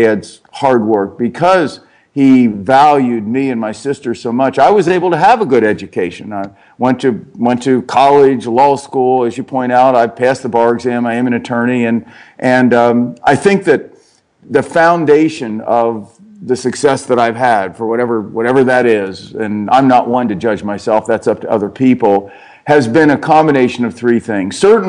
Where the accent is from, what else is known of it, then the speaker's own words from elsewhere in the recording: Cincinnati, Ohio, United States; Well, my backdrop quickly, I grew up in Cincinnati, Ohio.